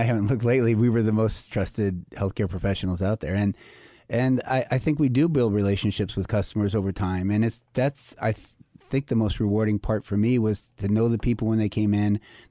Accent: St. Louis, Missouri, United States; Correct. Yeah, I grew up in St. Louis and went to St. Louis College of Pharmacy there.

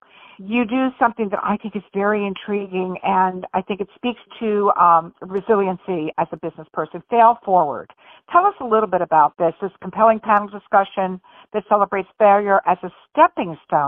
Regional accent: San Diego, California, United States; I'm from San Diego.

